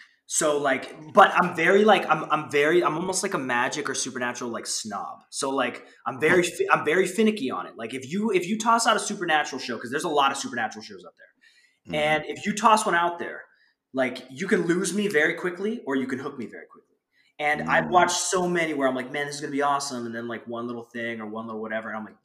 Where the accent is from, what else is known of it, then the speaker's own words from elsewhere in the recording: Canada; I'm like, I don't really have, I'm from Canada, man.